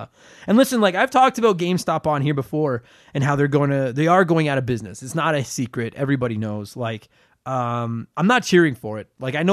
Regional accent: Canada; Because, yeah, damn right, I'm from Canada.

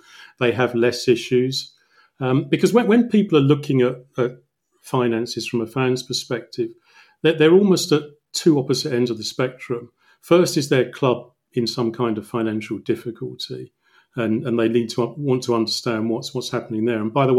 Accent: England, United Kingdom; I mean, I am English and I write primarily around English clubs

